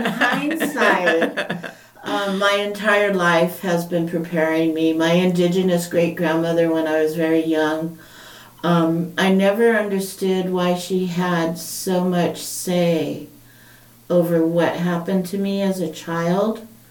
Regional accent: California, United States; So I actually grew up with a lot more of the Hawaiian culture than my own native Californian culture.

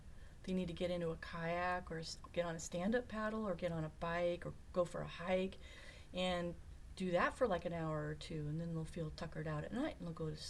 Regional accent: England, United Kingdom; And when I grew up in England, and when you visit Europe, you'll find that there's all kinds of circuitous paths and streets and stuff like that.

